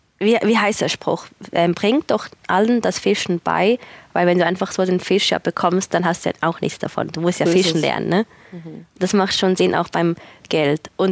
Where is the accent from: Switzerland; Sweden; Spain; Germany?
Switzerland; Das gibt es bei uns in der Schweiz nicht.